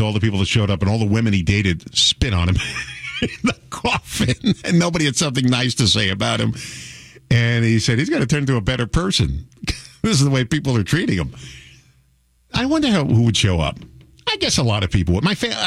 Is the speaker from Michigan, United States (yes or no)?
no; New York, United States; I grew up in the New York area.